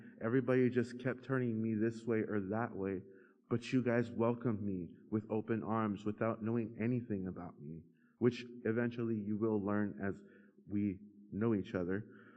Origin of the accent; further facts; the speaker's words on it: Texas, United States; now in Houston, United States; I'm alone in Houston. I don't have any family here. I'm from the Rio Grande Valley. Anyone else from the valley?